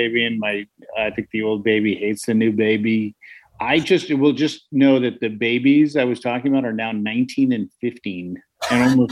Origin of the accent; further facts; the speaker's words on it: San Francisco, California, United States; and I grew up in San Francisco. I never learned how to drive a stick because we just didn't have them.